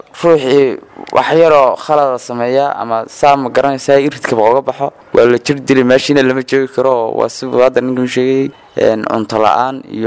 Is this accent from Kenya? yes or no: no; Somali Region, Ethiopia; Waxaan ka imaaday kilalka 5aad marka gaar ahaan gobolka Afdheer.